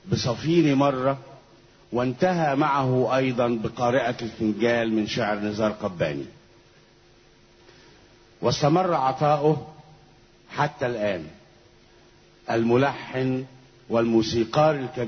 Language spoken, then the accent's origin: Arabic; Egypt; وباسمي كمصري وباسم كل المصريين